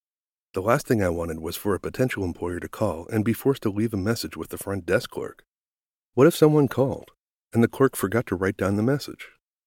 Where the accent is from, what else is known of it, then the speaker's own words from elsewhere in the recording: East Coast, United States; That was unheard of in my hometown at the time. I mean, nearly non-existent. Growing up in the East Coast back then, you just got used to a lack of work and opportunity.